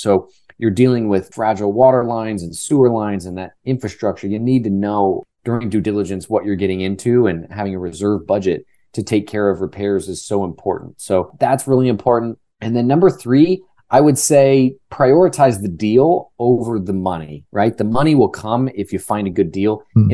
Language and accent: English; Orlando, Florida, United States; I'm from Orlando, Florida, and I invest in value-add mobile home parks across the Midwest.